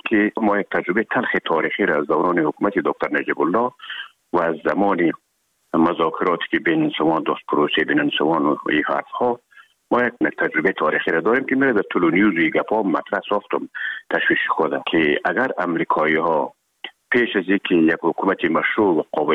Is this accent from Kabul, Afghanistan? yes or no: no; Herat, Afghanistan; مدتی که ما در کابل آمدیم، خودمان از هرات که آمدیم به اکادمی نظامی